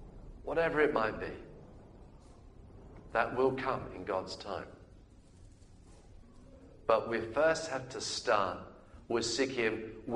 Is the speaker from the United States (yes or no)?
no; United Kingdom; because we're getting old and we're British and we're conservative by nature with a small C.